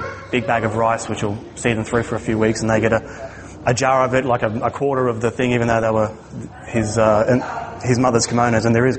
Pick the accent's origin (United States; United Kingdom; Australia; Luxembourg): Australia; in my hometown in Australia, there was some pretty bad floods, and our hometown was cut off for about a week or so.